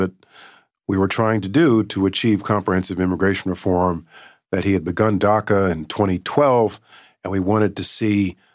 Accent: Poughkeepsie, New York, United States; I was born here in New York, lived for the first 6 years in Corona, Queens. … lived around the block.

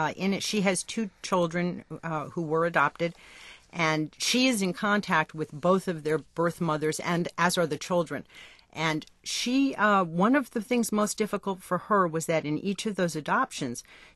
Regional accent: New Jersey, United States; We're from New Jersey, and there are a lot of adoptive families in the New York metropolitan area

